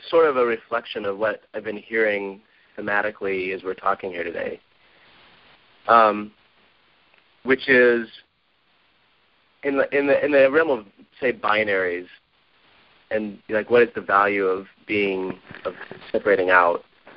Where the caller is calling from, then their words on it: Portland, Oregon, United States; I'm calling from Portland, Oregon.